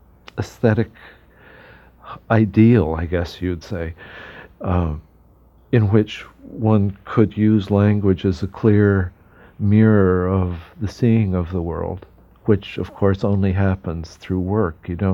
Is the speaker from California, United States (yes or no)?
yes; California, United States; One of the experiences, I don't know if it's still true, of growing up in California, I think it was one of the things that made me a writer